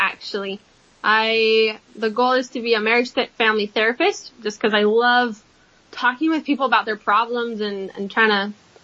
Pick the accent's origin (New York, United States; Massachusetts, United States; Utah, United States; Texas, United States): Utah, United States; So right now I'm 20 years old. I grew up here in Southern Utah, went to Institute, did the whole young women's thing, went to girls camp